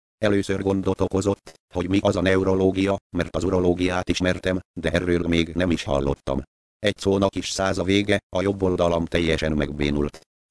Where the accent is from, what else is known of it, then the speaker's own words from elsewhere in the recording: Szeged, Csongrád-Csanád, Hungary; born there; 41 éves. Szegeden születtem, és békés családi környezetben éltem.